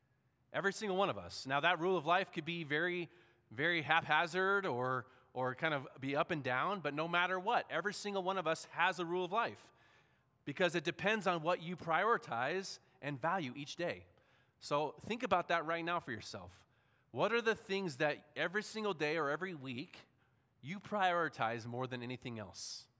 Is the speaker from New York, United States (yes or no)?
no; San Diego, California, United States; And, I grew up in San Diego. I think I've established that.